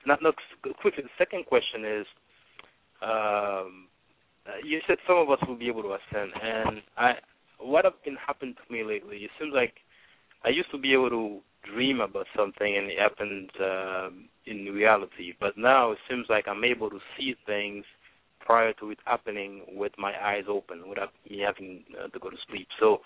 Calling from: Baltimore, Maryland, United States; I'm calling from the Baltimore area.

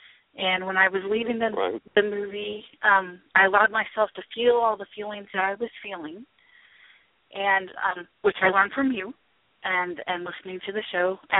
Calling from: Illinois, United States; I'm South Central Illinois.

